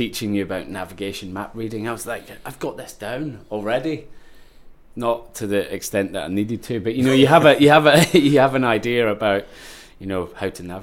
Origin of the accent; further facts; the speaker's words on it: Coenning, Scotland, United Kingdom; I grew up in Ayrshire, Coenning, with my twin brother